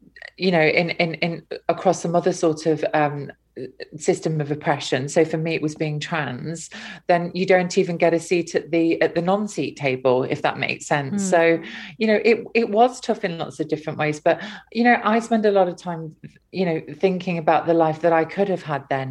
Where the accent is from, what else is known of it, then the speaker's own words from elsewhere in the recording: Hucknall, East Midlands, United Kingdom; Well, I hated my hometown growing up, and I was desperately, desperately unhappy